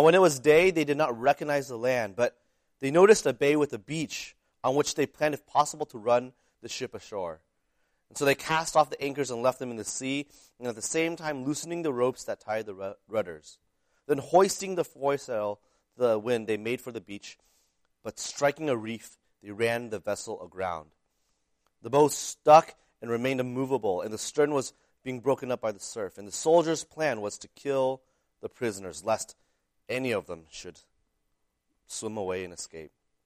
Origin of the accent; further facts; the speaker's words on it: Texas, United States; I remember one time growing up in Texas